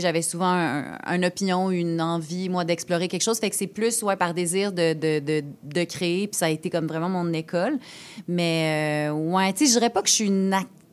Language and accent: French; Quebec City, Quebec, Canada; moved away as an adult; also born or lived in Montreal; Moi, je viens de Québec, premièrement. À 19 ans, je suis rentrée à l'école de théâtre à Saint-Hyacinthe, où j'ai fait ma formation d'actrice. Puis, à 22 ans, j'ai fini ça, cette formation-là, puis j'ai déménagé à Montréal